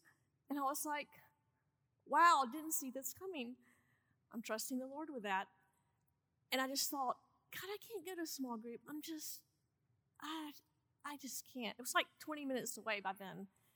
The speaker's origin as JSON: {"language": "English", "region": "Georgia", "country": "United States", "said": "I'm from Georgia, and there's this phrase called, I'm just going to go take to the bed."}